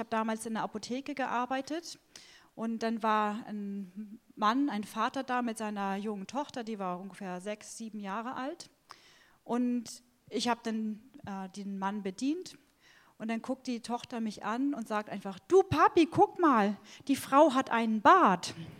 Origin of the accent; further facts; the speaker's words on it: Germany; Es gibt Bereiche für, als Deutsche, für die ich mich vielleicht schäme, für meine Nation.